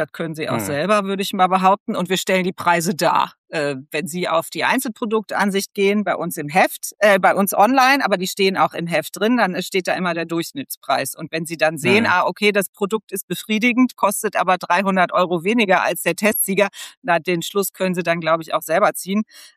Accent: North Rhine-Westphalia, Germany; Ich bin ein Kind des Ruhrgebiets

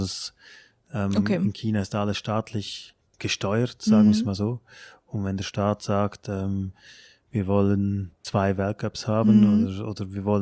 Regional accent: Switzerland; Für mich, auch als Schweizer Trainer, als ich noch nicht in Deutschland gearbeitet habe

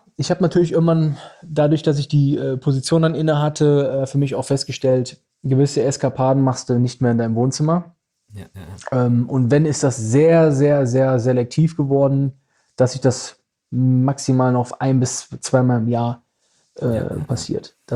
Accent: Benrath, North Rhine-Westphalia, Germany; Dann sind wir in den Benrader Ballon reingegangen, da, wo ich aufgewachsen bin. Ich kannte ja jeden.

